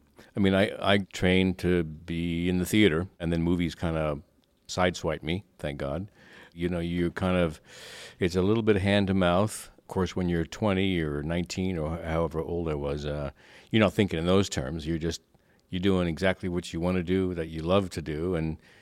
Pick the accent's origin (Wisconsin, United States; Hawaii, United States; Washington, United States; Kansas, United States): Washington, United States; Yakima; Well, I grew up in Yakima, Washington, eastern Washington. It's really a farming area, primarily fruit ranching. So we were surrounded by fruit trees.